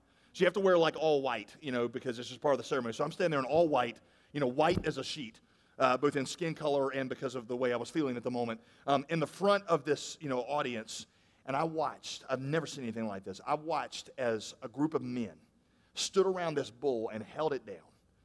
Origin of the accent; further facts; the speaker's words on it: United States; I mean, I'm an American, I'm not used to seeing things like that.